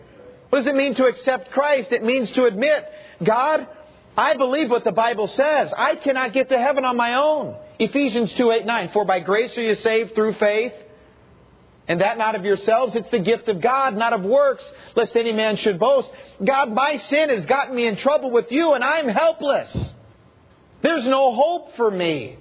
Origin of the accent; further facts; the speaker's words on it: Tennessee, United States; I'm from Tennessee and I can figure that out.